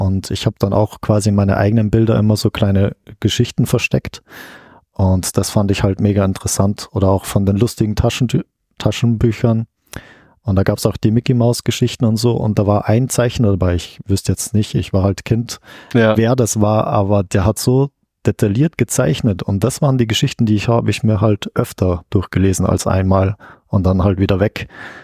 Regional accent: Austria; now in Germany; Also ich bin dann von Österreich nach Deutschland gezogen, weil Österreich, da bin ich halt geboren, da komme ich her.

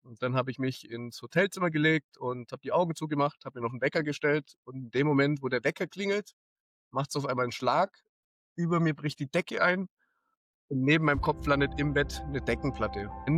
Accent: Augsburg, Bavaria, Germany; von Augsburg, meiner Heimatstadt, nach Kapstadt.

